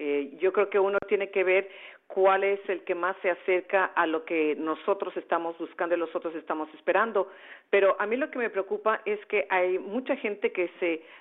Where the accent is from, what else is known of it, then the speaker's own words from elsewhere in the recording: United States; O sea, nosotros también somos americanos.